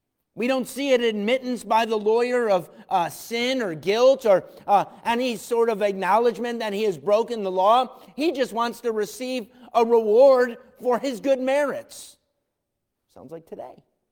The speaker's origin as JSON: {"language": "English", "town": "Irondequoit", "region": "New York", "country": "United States", "tie": "born or raised there", "said": "There were kids, we grew up in Irondequoit, and there were some kids down the street"}